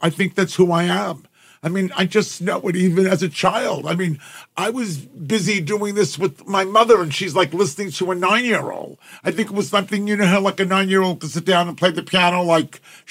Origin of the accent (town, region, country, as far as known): New Jersey, United States